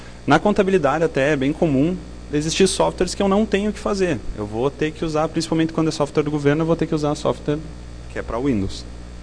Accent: Passo Fundo, Rio Grande do Sul, Brazil; sou professor na área de redes, na minha cidade natal, em Passo Fundo.

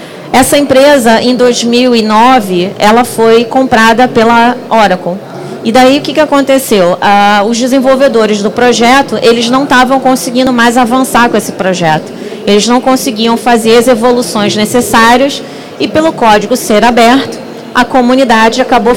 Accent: Rio de Janeiro, Brazil; sou do Rio de Janeiro

